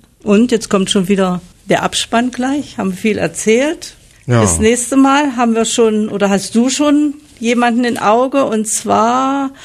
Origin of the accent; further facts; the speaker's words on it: Weißenfels, Saxony-Anhalt, Germany; Und wo ich herstamme, das muss ich ja nun auch noch mal ein bisschen anbringen, das ist nämlich Weißenfels